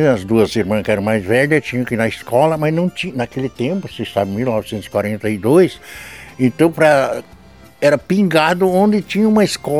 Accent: Muitos Capões, Rio Grande do Sul, Brazil; born there; Em Muitos Capões, 7º Distrito de Vacaria, na época. Hoje Muitos Capões é município.

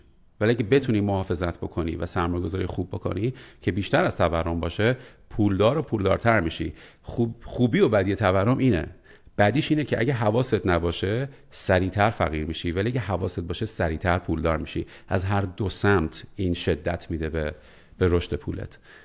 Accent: Iran; moved away; من از موقعی از ایران اومدم فکر کنم 17 سال شده از ایران برنگشتم،

